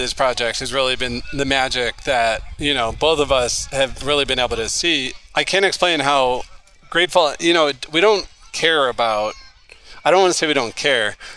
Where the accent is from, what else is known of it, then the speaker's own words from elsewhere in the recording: St. Louis, Missouri, United States; now in Coeur d'Alene, United States; And I'm from St. Louis, so blues, jazz, that's what we want.